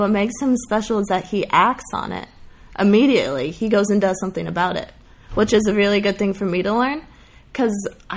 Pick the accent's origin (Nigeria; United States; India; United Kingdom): United States; Midwest; You know, I'm from the Midwest, so